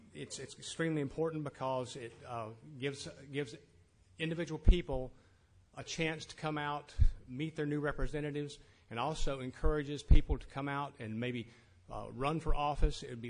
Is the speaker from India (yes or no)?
no; Asheville, North Carolina, United States; I'm from South Asheville. I served on the Buncombe County School Board for 16 years